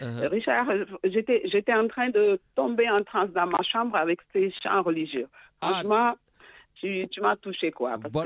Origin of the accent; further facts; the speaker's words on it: Senegal; moved away as an adult; Moi, j'ai quitté le Sénégal dans les années 90. Donc, moi, j'ai vu l'évolution du Sénégal, parce que je suis souvent au Sénégal.